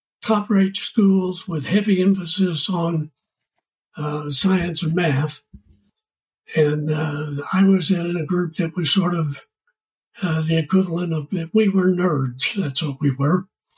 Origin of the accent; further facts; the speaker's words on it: Oak Ridge, Tennessee, United States; I grew up in Oak Ridge, Tennessee, which is the atomic city. And it was a wonderful place to grow up.